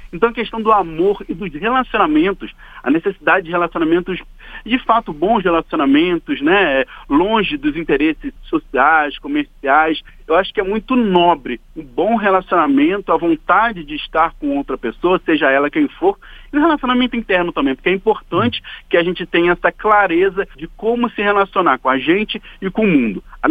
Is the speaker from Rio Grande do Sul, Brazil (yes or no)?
no; Rio de Janeiro, Brazil; born there; now in Brasília, Brazil; Eu digo assim, eu não nasci em Brasília, mas meu coração é brasiliense. Eu nasci no Rio, né? Mas meu coração é brasiliense, então eu me considero brasiliense.